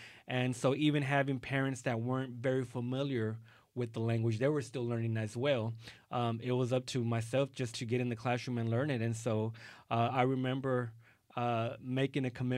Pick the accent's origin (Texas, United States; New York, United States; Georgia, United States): Texas, United States; Waco; first language Spanish; English is a second language; You know, so even, you know, growing up in Waco, Texas in the 80s and early 90s, you know, even the Mexican culture wasn't as popular as it is now, and so it was still very taboo to speak Spanish in public.